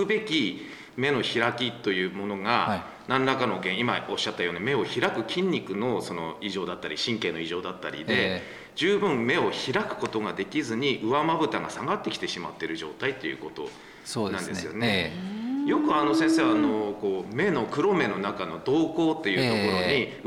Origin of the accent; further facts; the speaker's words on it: Aomori, Japan; 僕もあのメガロープシティ青森出身ですけど